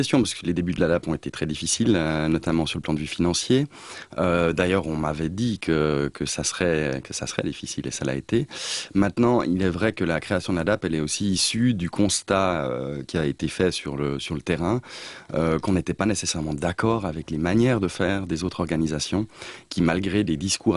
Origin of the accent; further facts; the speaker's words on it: North, Cameroon; je suis né au Nord Cameroun, à la porte d'un des plus grands parcs nationaux du Cameroun, le parc de Waza. Et c'est probablement aussi le fait que j'ai grandi pendant mes 10 premières années dans des espaces où il y avait de la grande faune